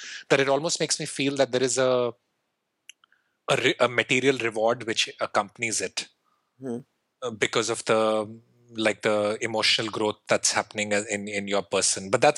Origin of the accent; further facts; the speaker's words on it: India; growing up in India and being very exposed to, in some form or the other, Hinduism, Buddhism